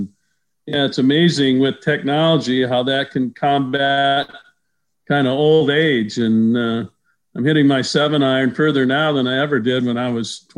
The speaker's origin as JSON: {"language": "English", "town": "La Crosse", "region": "Wisconsin", "country": "United States", "tie": "born or raised there", "also_born_or_lived": "Onalaska", "said": "Tim and I growing up in La Crosse and Onalaska, Wisconsin, we played all the sports."}